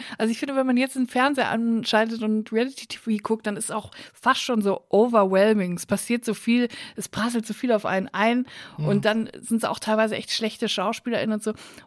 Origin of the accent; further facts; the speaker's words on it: Unglinghausen, North Rhine-Westphalia, Germany; Ich komme aus Unglinghausen bei Netfen, bei Siegen.